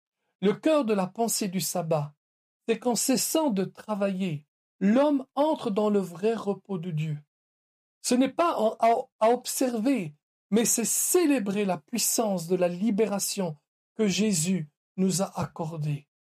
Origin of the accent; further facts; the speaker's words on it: Italy; French is a second language; Bon, je suis italien, je peux le dire.